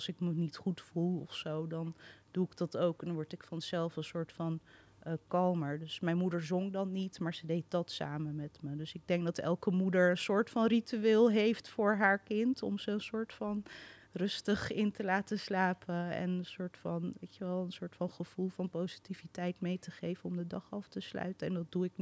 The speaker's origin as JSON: {"language": "Dutch", "country": "Morocco", "tie": "born or raised there", "also_born_or_lived": "Netherlands", "said": "Dus ik werd in Marokko geboren. De eerste 3 maanden in Nederland tijdens haar verlof. Met mijn oma ook. En toen met de oma mee terug het vliegtuig in eigenlijk. Naar Marokko toe."}